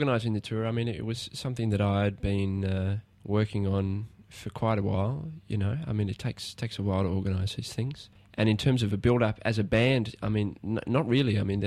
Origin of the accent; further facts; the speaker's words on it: Canberra, Australian Capital Territory, Australia; born there; My mother and father met at the Canberra School of Music, mm-hmm. and I was born while they were students there.